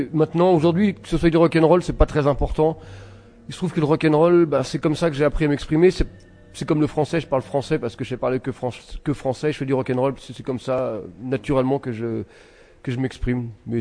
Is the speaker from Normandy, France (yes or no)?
no; Villeneuve-la-Garenne, Île-de-France, France; j'ai grandi à Villeneuve-la-Garenne, c'est à côté de Saint-Denis. Ouais. En banlieue parisienne donc